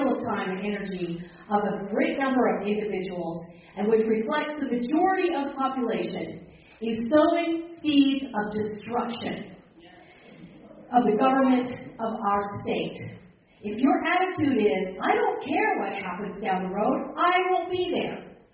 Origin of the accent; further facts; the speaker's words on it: Bountiful, Utah, United States; I come from Bountiful.